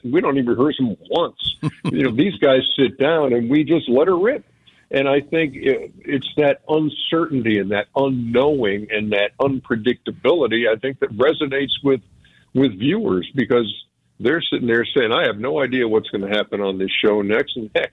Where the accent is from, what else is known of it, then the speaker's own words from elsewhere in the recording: Milwaukee, Wisconsin, United States; moved away; I sure remember growing up in Milwaukee, and I remember snow, and I remember North 68th Street